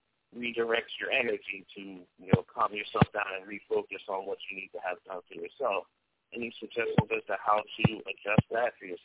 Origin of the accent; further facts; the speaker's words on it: New Jersey, United States; Hi, Craig. … I'm from New Jersey.